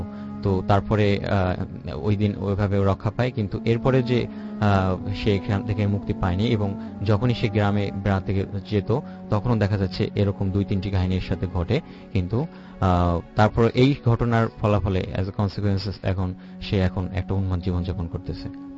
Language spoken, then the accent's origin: Bangla; Kotalipara, Dhaka Division, Bangladesh; আমি ঘটনা গোপালগঞ্জের কোটালীপাড়া থেকে আসছি।